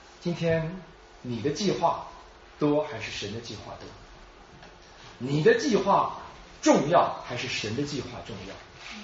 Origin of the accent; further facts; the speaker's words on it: China; 我们中国人扫墓都把我们自己家人的那个墓前面的叶子都扫到别人那边去